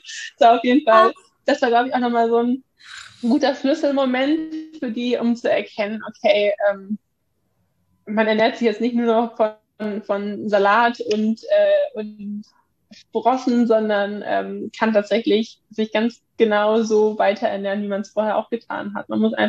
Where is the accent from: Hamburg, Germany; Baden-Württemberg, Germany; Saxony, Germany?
Hamburg, Germany; now in Lübeck, Germany; Weil im Gegensatz zu Lübeck ist natürlich in Hamburg schon mehr Auswahl, aber ich wohne mittlerweile schon seit ja, fast 10 Jahren in Lübeck.